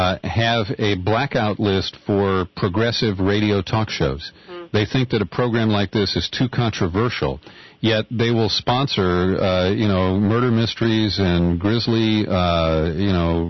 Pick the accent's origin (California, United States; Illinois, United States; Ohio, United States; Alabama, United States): Ohio, United States; Cincinnati; Well, P&G is based in my hometown of Cincinnati